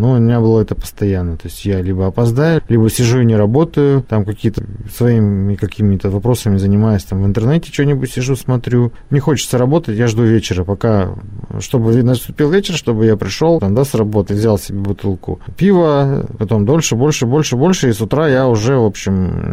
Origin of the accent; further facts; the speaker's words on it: Yekaterinburg, Sverdlovsk Oblast, Russia; У меня полно таких друзей, я из Екатеринбурга